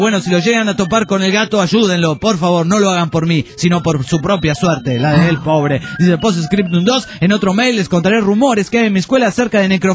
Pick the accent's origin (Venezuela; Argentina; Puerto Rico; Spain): Argentina; Pergamino, Buenos Aires Province; de Pergamino, Argentina.